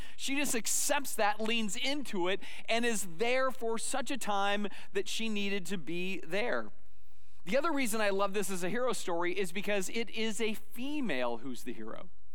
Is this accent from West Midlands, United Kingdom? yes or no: no; Scotland, United Kingdom; The day where everybody's a little Irish except for us Scots. We're still Scottish.